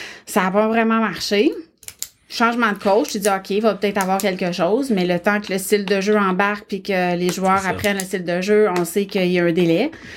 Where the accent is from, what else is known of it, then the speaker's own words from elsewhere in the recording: Drummondville, Quebec, Canada; Parce qu'on s'entend, je viens de Drummondville, puis okay.